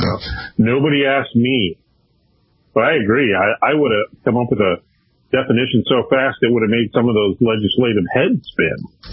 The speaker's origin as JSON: {"language": "English", "region": "Minnesota", "country": "United States", "said": "my home state of Minnesota"}